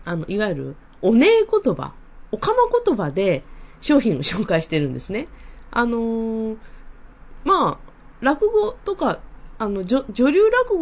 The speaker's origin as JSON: {"language": "Japanese", "region": "Tokyo", "country": "Japan", "tie": "born or raised there", "said": "まあ私東京生まれ、東京育ちなので、方言にはちょっとご縁があまりないんですけれども"}